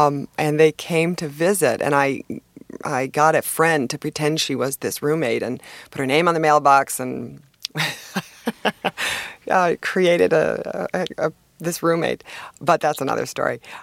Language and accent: English; Milwaukee, Wisconsin, United States; Yeah, we had one TV in the house. I grew up in Milwaukee